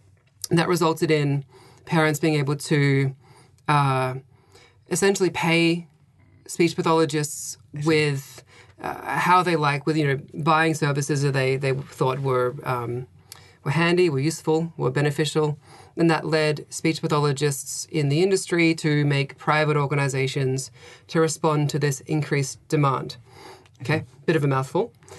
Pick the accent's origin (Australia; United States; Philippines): Australia; I'm Australian, so I'm from Australia. And so I have a background in speech pathology practice in Australia.